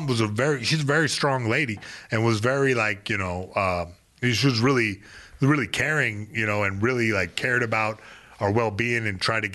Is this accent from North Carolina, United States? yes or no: yes; Fayetteville, North Carolina, United States; Yeah, now I made peace where I came from Fayetteville, North Carolina.